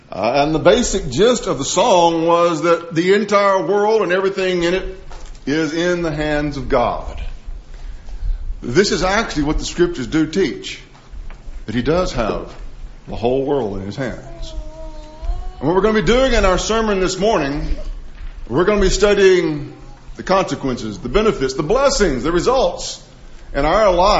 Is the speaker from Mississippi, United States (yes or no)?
yes; Grenada, Mississippi, United States; moved away; I remember growing up in Grenada, Mississippi.